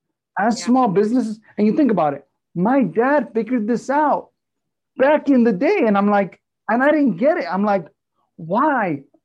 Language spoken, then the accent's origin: English; Glendale, California, United States; because I grew up in Glendale.